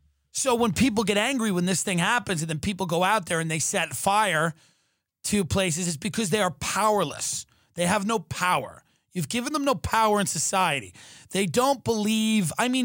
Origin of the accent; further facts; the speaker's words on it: New York, United States; I grew up on Long Island.